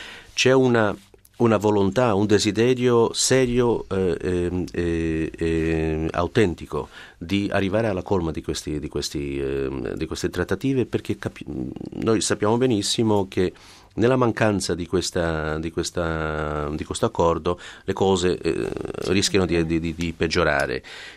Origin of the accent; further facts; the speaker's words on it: Israel; Italian is a second language; contro il mio popolo che contro il mio paese, la mia patria, e minacciando con delle armi nucleari la distruzione, l'annientamento dello Stato di Israele, del popolo israeliano che vive in Israele